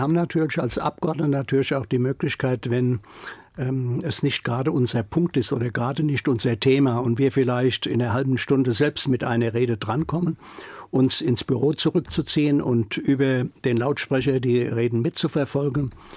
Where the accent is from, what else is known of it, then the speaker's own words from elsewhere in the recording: Wiesbaden, Hesse, Germany; accent: Hessian-tinged standard German; Also ich habe meine Wurzeln nie verneinen können. Ich bin gebürtiger Wiesbadener, ich bin ein halber Rheingauer, meine Mutter war aus Eltville. Ich bin ein Kind dieser Region. Ich habe auch meine berufliche Perspektive hier in Wiesbaden gehabt.